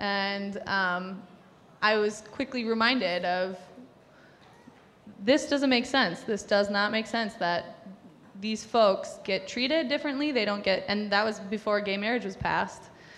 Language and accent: English; Green Bay, Wisconsin, United States; I grew up in Green Bay, Wisconsin. I grew up in a very privileged life.